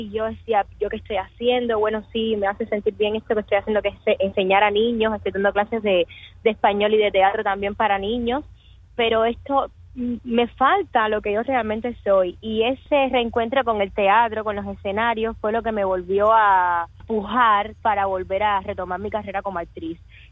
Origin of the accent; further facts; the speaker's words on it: Cuba; bastante, bastante duro para mí como cubana